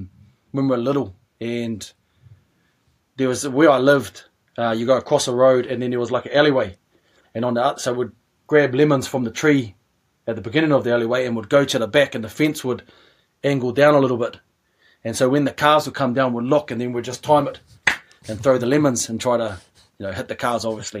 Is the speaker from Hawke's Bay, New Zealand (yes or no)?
no; Upper Hutt, Wellington, New Zealand; also born or lived in Naenae; So I was born in Nainai, which is in Wellington, and then I moved to Upper Hutt when I was five